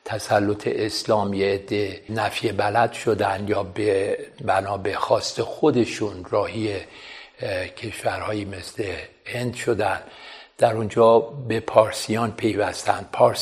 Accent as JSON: {"language": "Persian", "town": "Abadan", "region": "Khuzestan", "country": "Iran", "tie": "born or raised there", "said": "قرار این که من در اون شهر متولد شدم و بعد در شهر آبادان"}